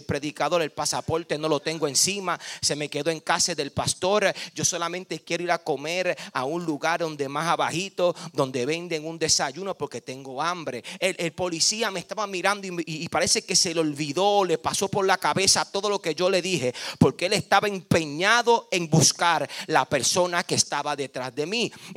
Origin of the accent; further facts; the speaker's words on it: Puerto Rico; Pero tristemente soy puertorriqueño